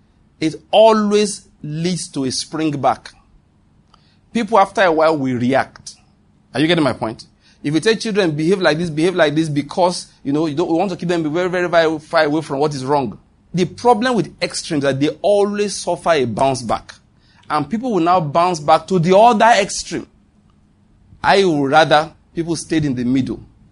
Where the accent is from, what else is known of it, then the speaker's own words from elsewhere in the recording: Western Nigeria, Nigeria; I grew up in Western Nigeria, and I speak Yoruba very well.